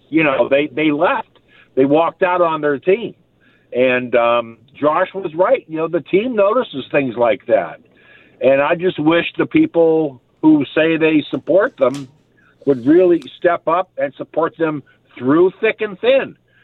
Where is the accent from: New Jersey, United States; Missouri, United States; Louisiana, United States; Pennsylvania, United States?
Pennsylvania, United States; Pittsburgh; The home of the 6-time world champion Pittsburgh Steelers.